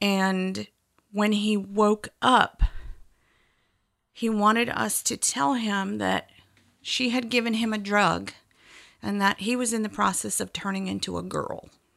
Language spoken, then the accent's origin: English; Blue Ridge Mountains, United States; I come from the Blue Ridge Mountains, a long line of domineering Irish women